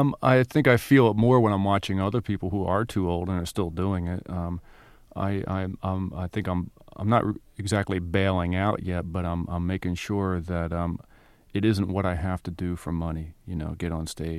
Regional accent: New Jersey, United States; moved away; That's the last thing I did before I left New Jersey. And New Jersey, growing up in South Jersey, is a strange experience.

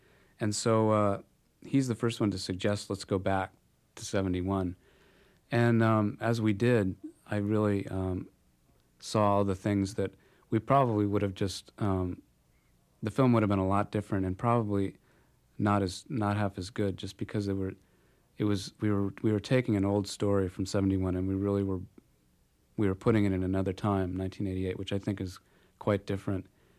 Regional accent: Darien, Connecticut, United States; moved away; also born or lived in Portland; I grew up in Darien, Connecticut, which is a really WASPy town, And then my family moved to Portland.

